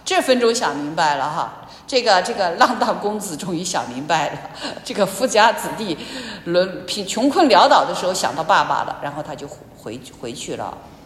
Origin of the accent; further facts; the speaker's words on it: Zhejiang, China; 之前我们浙江话说脑西大牢了